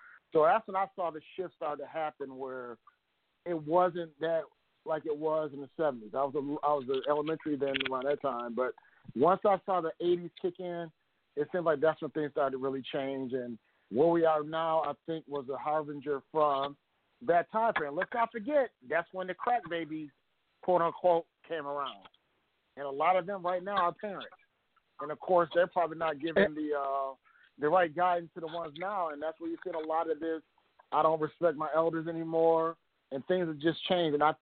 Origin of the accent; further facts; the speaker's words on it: Midwest, United States; I grew up in the Midwest, too, and I'm right in between. Like, Waukegan was hop, skip, and jump for me, but being in between Milwaukee and Chicago